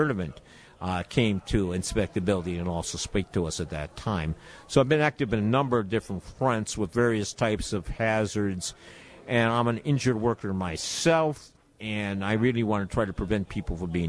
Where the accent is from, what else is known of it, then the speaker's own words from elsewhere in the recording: Oakland, California, United States; training on health and safety here in Oakland, and I'm really delighted that AFGE 12th District have come to my hometown.